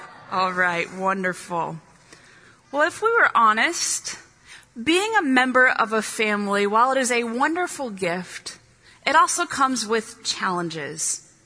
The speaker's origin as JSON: {"language": "English", "region": "Midwest", "country": "United States", "said": "Oftentimes, whenever I'm telling someone that I'm from the Midwest, they like to say, oh, what do you think of the weather out here?"}